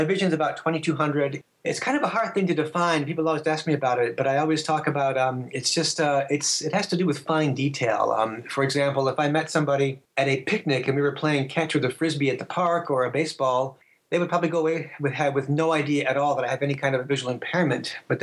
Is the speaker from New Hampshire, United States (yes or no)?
yes; Portsmouth, New Hampshire, United States; I'm a writer from Portsmouth, New Hampshire. I live about an hour north of Boston.